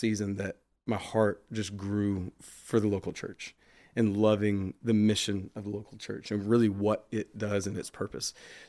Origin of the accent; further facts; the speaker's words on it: Austin, Texas, United States; Basically, my wife and I, we grew up in Austin. We met when we were kids.